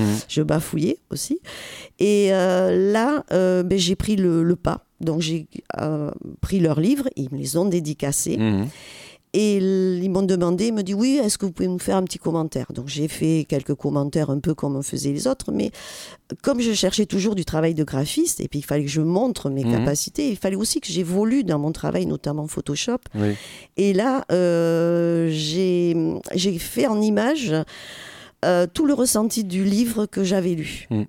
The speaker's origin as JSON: {"language": "French", "town": "Marmande", "region": "Nouvelle-Aquitaine", "country": "France", "tie": "born or raised there", "also_born_or_lived": "Bayonne", "said": "je suis née à Bayonne. J'ai vécu mon enfance dans Lot-et-Garonne, à Marmande. J'ai fait des études à Anglette, au lycée de Canto."}